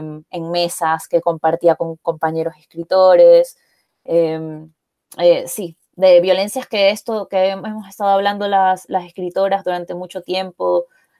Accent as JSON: {"language": "Spanish", "country": "Ecuador", "said": "el hecho de que ahora mismo haya lectores dentro de Ecuador que están buscando libros de escritoras ecuatorianas"}